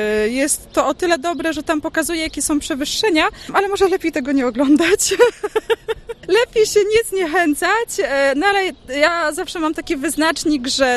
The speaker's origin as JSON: {"language": "Polish", "town": "Sopot", "region": "Pomeranian Voivodeship", "country": "Poland", "said": "ogólnie jestem z Sopotu"}